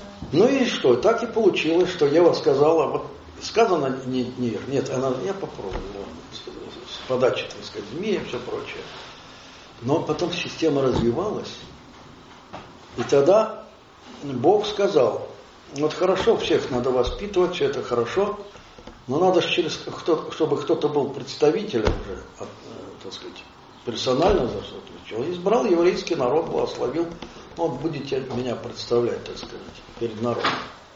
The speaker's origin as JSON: {"language": "Russian", "country": "Ukraine", "said": "Я же сам с Украины, я очень люблю свою страну."}